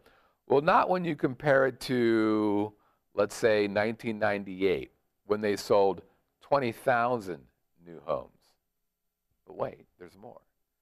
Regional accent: California, United States; Now, you know, we come from California where that number is...

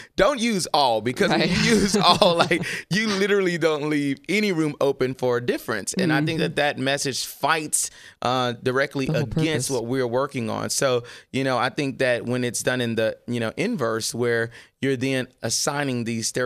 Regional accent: Louisiana, United States; I'm from Louisiana. So, you know, when you're making gumbo, you have to include a lot of ingredients to get some great flavor.

